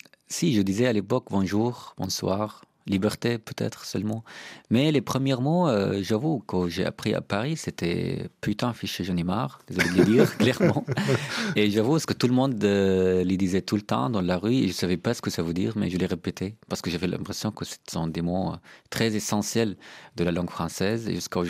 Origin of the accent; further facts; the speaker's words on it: Syria; now in France; je ne reconnais plus la Syrie que j'ai quittée il y a 10 ans.